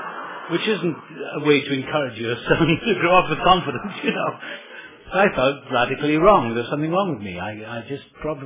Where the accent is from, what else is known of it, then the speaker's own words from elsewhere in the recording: Wales, United Kingdom; born there; I was born in South Wales.